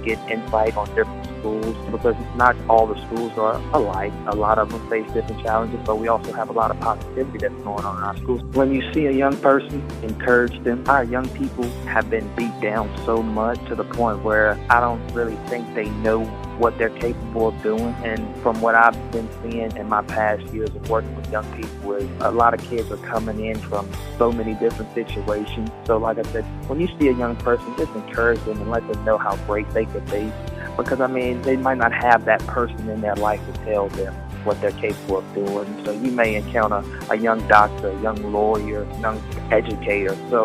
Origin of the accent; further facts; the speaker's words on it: Danville, Virginia, United States; Growing up, Danville's always been amazing to me, and I was born and raised in Danville. I went through the Danville public school system